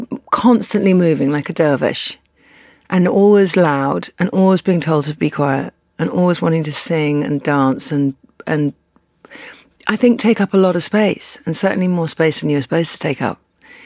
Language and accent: English; England, United Kingdom; growing up in England, you're not primed